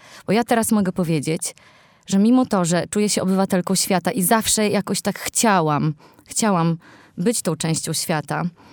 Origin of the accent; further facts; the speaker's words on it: Olsztyn, Warmian-Masurian Voivodeship, Poland; to kim ja jestem, czyli olsztynianką i Polką